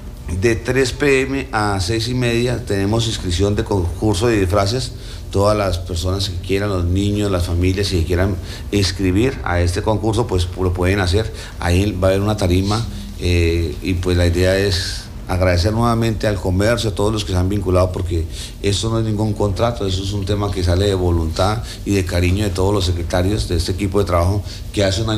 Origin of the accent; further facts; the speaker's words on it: Colombia; nosotros como colombianos siempre aprovechamos ese espacio